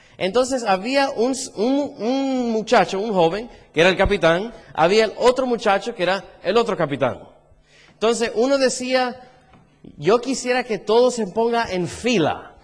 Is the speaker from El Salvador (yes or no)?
no; United States; born there; yo nací en los Estados Unidos, pero mis padres son de la República Dominicana, que es una isla muy chiquito, que está al lado de Puerto Rico y Haití.